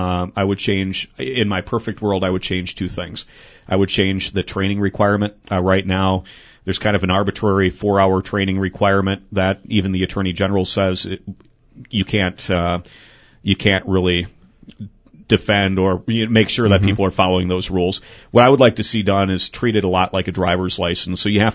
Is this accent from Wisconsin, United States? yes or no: yes; Granton, Wisconsin, United States; We're in an area, my hometown of Granton, Neillsville, Loyal, and Greenwood, in 10 years lost the equivalent of the entire Loyal student body in student enrollment.